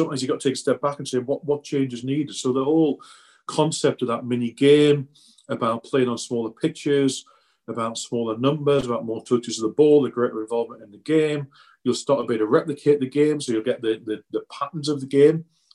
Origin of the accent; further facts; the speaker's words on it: North East England, United Kingdom; I grew up in the Northeast. My uncle was a joiner, worked on the shipyards, swan hunters, on the River Tyne there